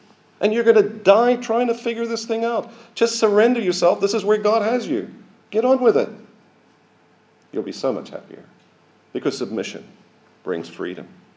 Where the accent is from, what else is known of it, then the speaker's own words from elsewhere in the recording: Harare, Zimbabwe; I was born in Zimbabwe in a particular year to a particular mother and father. I was raised in a particular town, Harare. Later, I went to school in Harare.